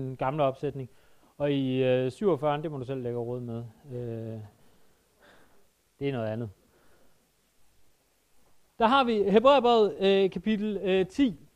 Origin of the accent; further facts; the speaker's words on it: Jutland, Denmark; Det er næsten som at være hjemme i Jylland, det her.